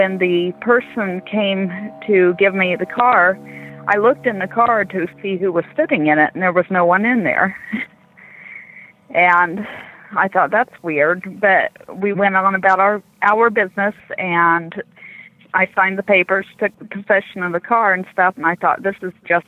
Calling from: San Antonio, Texas, United States; Okay, I'm calling from San Antonio.

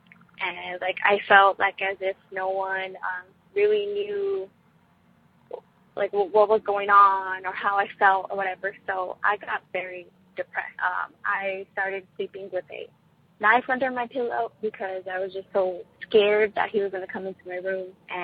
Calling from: San Antonio, Texas, United States; I'm from San Antonio, Texas.

